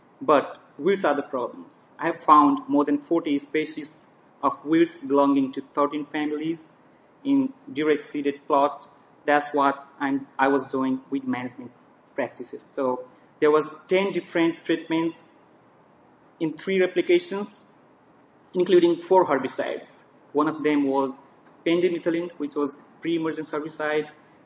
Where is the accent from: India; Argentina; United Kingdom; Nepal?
Nepal; English is a second language; now in United States; from Texas Tech University. I'm going to present a research which was conducted in my home country, Nepal, a few years ago.